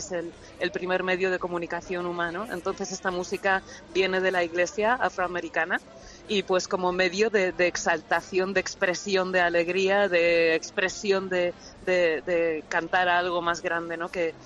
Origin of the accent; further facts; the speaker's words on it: Galicia, Spain; porque yo soy gallega